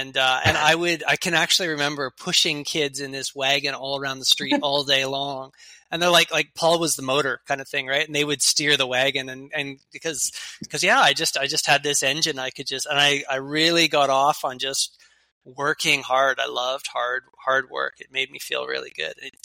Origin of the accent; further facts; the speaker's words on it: Canada; growing up in Canada, most Canadians they grow up in the sport of hockey, right? Like that's kind of our national sport. But we were a working class blue collar family.